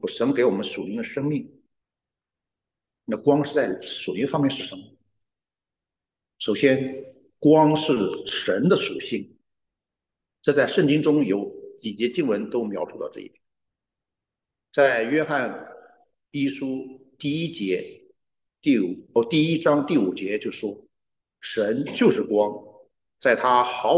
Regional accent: China; 我们都是中国人。

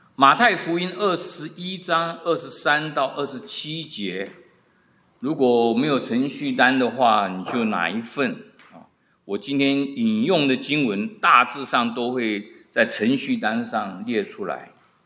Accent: Taiwan; now in United States; 一个我们来自台湾的就知道，台湾的选举现在是如火如荼哦

